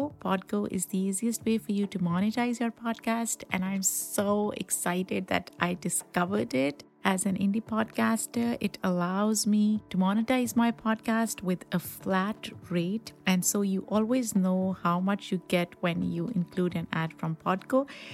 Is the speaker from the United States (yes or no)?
no; Pakistan; I come from a culture of meat eaters, right? I grew up in Pakistan eating meat.